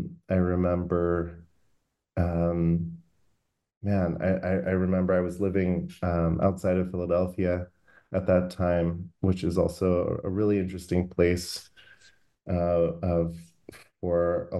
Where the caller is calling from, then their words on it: Berlin, Germany; I am phoning in from Berlin, Germany right now.